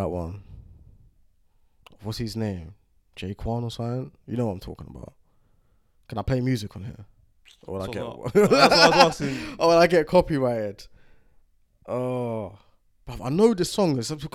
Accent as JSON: {"language": "English", "country": "United Kingdom", "said": "I'm British, so we say … over here"}